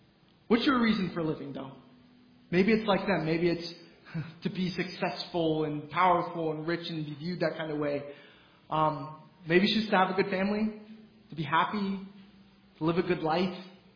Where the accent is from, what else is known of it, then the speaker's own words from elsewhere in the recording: United States; But as American Gentiles, we have plenty of things that we will sacrifice our entire life for.